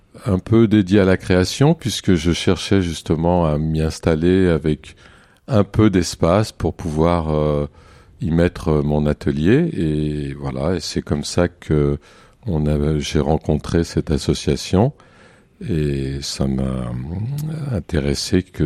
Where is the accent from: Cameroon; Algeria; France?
France; Lyon, Auvergne-Rhône-Alpes; moved away as an adult; also born or lived in Paris; now in Bordeaux, France; Alors, je suis originaire de Lyon.